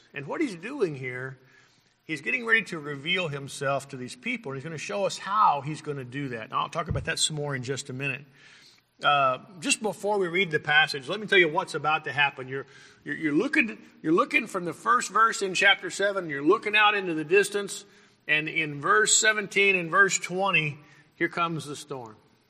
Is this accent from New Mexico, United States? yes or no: yes; Carlsbad, New Mexico, United States; born there; I was born in Carlsbad.